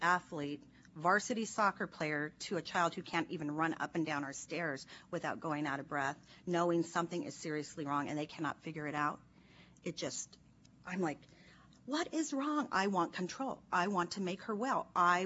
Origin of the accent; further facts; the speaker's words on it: Los Angeles, California, United States; Then he felt called back here to California. We're from Los Angeles area. My in-laws are here. My mother was here.